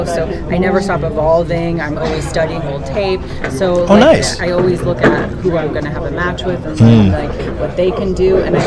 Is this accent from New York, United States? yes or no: yes; New York, United States; But my first exposure to it, I'm originally from New York.